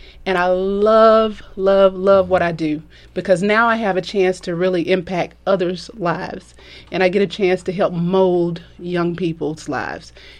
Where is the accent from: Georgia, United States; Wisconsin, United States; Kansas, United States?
Georgia, United States; Macon; I grew up in Macon, Georgia, which is about 55 miles south of Griffin. And I was educated in the Bibb County school system.